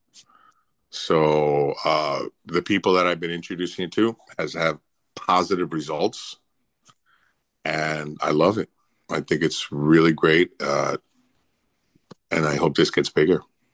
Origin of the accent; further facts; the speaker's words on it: Bronx, New York, United States; My Pete, I'm from the Bronx. I transplanted here to Florida, so it's still kind of getting used to.